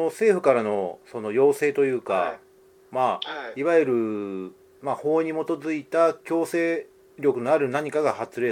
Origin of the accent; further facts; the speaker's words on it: Kichijoji, Tokyo, Japan; まあ、僕の地元ですけどその吉祥寺の商店街の絵を出してね